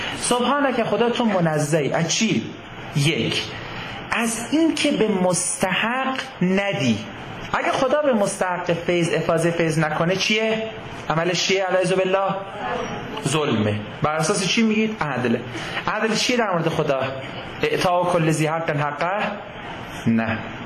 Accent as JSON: {"language": "Persian", "town": "Tehran", "region": "Tehran Province", "country": "Iran", "tie": "born or raised there", "said": "بهش گفتیم بچه تهرانم"}